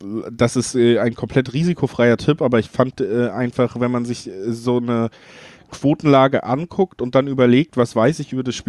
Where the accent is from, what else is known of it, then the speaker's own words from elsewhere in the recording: Cologne, North Rhine-Westphalia, Germany; ich komme ja selber aus Köln.